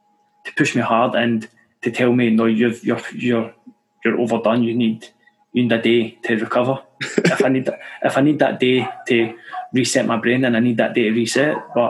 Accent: Scotland, United Kingdom; I'm from Scotland, we're all whiter than Casper

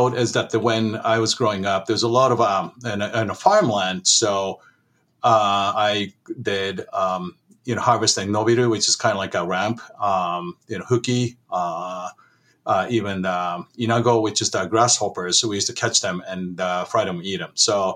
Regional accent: Tokyo, Japan; When I was growing up in the Tokyo, they had a well water

